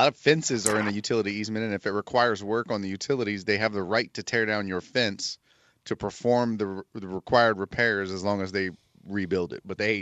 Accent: Jamaica; I'm Jamaican.

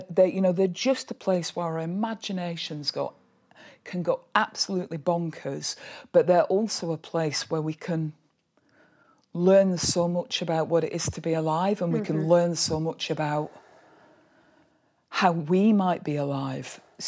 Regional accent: Burnley, North West England, United Kingdom; also born or lived in Liverpool; I grew up in Burnley and I lived in Liverpool for 10 years, and then I moved to the Calder Valley, which was always a place that I loved to visit when I was growing up in Burnley.

